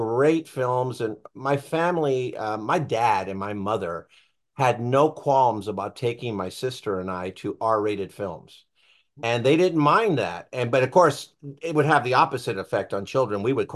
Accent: California, United States; I grew up in the San Fernando Valley, went to Van Nuys High School, also graduated at UCLA

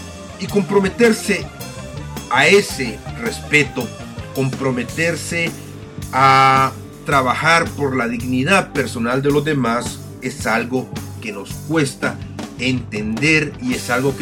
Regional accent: El Salvador; en mi país, El Salvador

